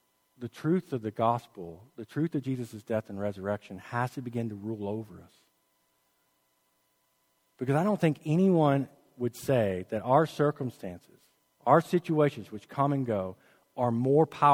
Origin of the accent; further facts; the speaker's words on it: the South, United States; Like, here, I'm from the South, so this might skew me a little bit.